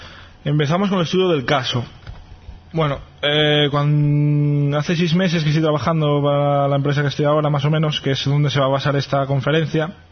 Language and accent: Spanish; Alicante, Valencian Community, Spain; born there; also born or lived in Asturias; now in Madrid, Spain; Nací en Alicante, viví en Asturias, ahora vivo en Madrid desde más o menos un año